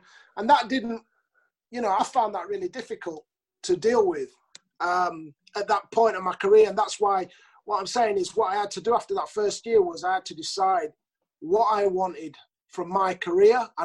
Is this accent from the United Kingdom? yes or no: yes; Doncaster, Yorkshire and the Humber, United Kingdom; I think when I was at Sheffield United, it was good for me because I came from Doncaster and nobody was expecting anything from me.